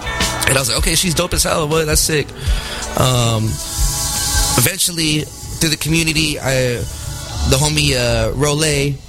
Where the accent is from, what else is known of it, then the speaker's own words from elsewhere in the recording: Washington, District of Columbia, United States; I grew up in Washington D.C. wasn't really exposed to West Coast Filipino American hip hop, right?